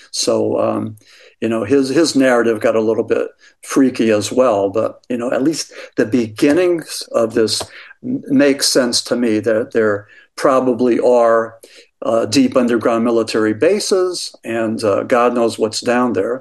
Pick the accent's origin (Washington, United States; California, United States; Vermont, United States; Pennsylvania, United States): Pennsylvania, United States; for my home state of Pennsylvania, you know, we had Pennhurst.